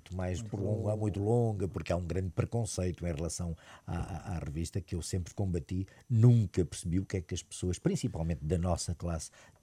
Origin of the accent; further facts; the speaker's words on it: Angola; E em 63 eu nasço e pronto. E foi a voz dela foi-me acompanhando ao longo da minha vida em Angola. Eu nasci em Angola.